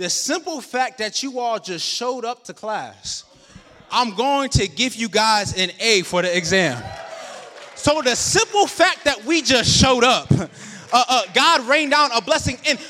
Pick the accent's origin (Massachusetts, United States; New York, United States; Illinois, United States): New York, United States; Rochester; I was traveling from Berrien Springs back to Rochester, New York to go home for Christmas break.